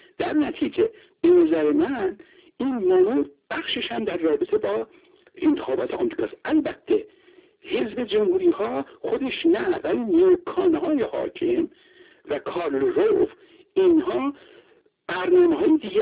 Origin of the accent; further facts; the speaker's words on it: Iran; من خودم به عنوان یک ایرانی معتقدم که امیدوارم هیچ اتفاقی نیفته